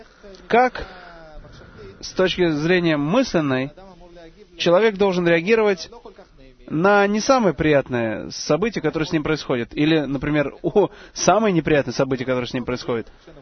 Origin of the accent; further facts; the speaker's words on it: Beersheba, Southern District, Israel; Я из Бершевы